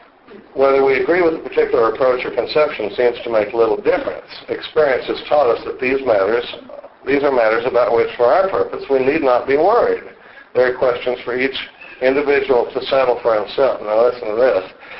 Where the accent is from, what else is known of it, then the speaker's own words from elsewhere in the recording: Dallas, Texas, United States; I grew up in Dallas, Texas, and was born in 1956.